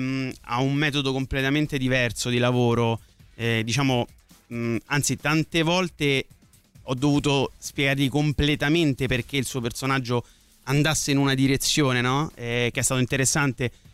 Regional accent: Rome, Lazio, Italy; io ho fatto il percorso inverso, sono di Roma

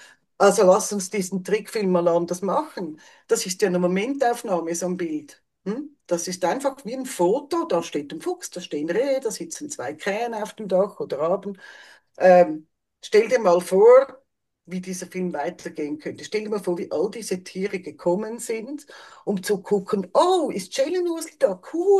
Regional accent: Switzerland; Es gab in den 90er Jahren bei uns in der Schweiz, es war ein Pingu-Hype.

